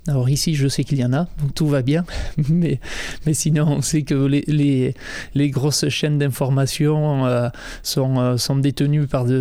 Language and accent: French; Saint-Palais, Nouvelle-Aquitaine, France; also born or lived in Bayonne; J'ai 44 ans, je suis né à Bayonne et j'ai grandi au Pays Basque intérieur, dans un petit village qui s'appelle Saint-Palais